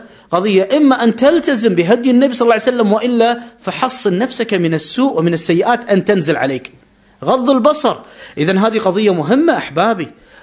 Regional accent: Kuwait

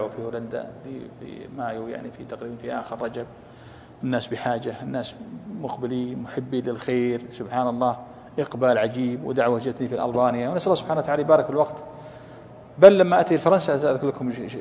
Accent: Kuwait; إننا هنا خمسة حنا أربعة من الكويت

